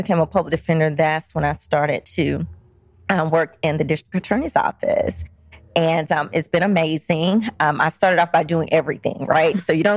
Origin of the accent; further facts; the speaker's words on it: Georgia, United States; I'm from DeKalb County, grew up here, Avondale Elementary School, Avondale High School. And so I'm from the community.